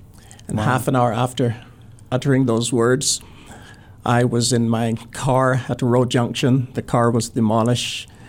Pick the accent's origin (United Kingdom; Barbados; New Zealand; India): Barbados; now in United States; I am from Barbados. Mm-hmm. I came to America 21 years ago.